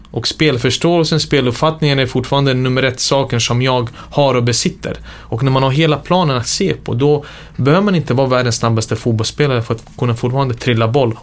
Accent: Sarajevo, Federation of Bosnia and Herzegovina, Bosnia & Herzegovina; also born or lived in Belgrade, Serbia; jag är född i Belgrad, men jag är uppvuxen i Sarajevo.

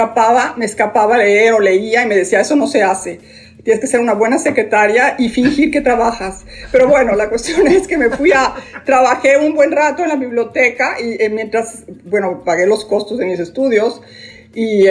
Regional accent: Mexico City, Mexico; no, soy de la Ciudad de México.

